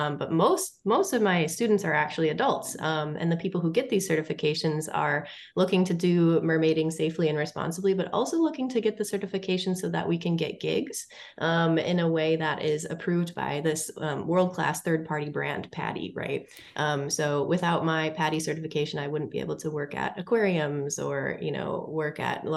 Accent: Wisconsin, United States; I am a Wisconsin native through and through, and I grew up on the St. Croix River, which is the one that runs into the Mississippi.

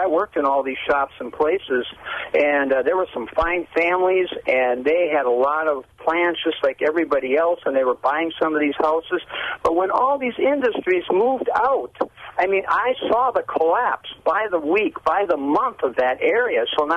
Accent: Milwaukee, Wisconsin, United States; I was brought up in and around Milwaukee

